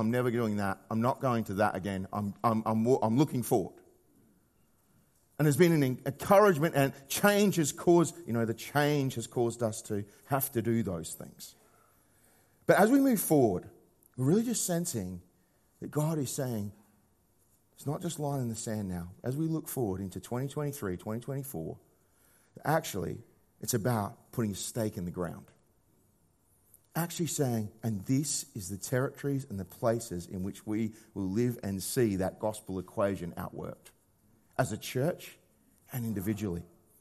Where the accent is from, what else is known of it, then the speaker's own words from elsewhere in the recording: Australia; Sorry, I'm Australian.